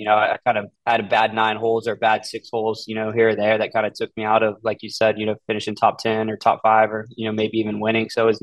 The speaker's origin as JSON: {"language": "English", "region": "Oklahoma", "country": "United States", "tie": "born or raised there", "said": "And growing up in Oklahoma, it was tough not to go to Oklahoma State for golf."}